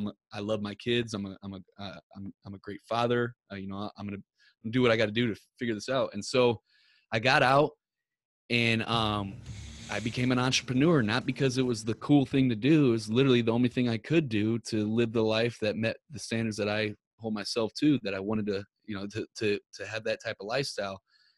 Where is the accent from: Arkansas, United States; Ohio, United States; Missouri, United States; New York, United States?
Missouri, United States; Ferguson; I'm from Ferguson, Missouri. And I'm like, dude, my neighborhood ain't nearly as bad as what this media is putting out to be or whatnot.